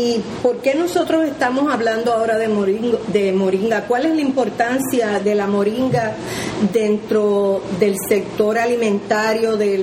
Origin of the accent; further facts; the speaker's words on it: Utuado, Puerto Rico; Yo soy de Utuado, yo soy de Ángeles, así que estoy en mi casa.